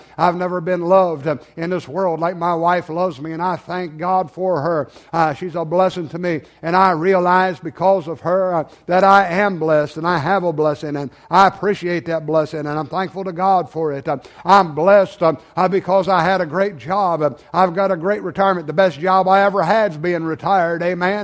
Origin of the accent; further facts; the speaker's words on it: United States; born there; I'm blessed because I was born in America.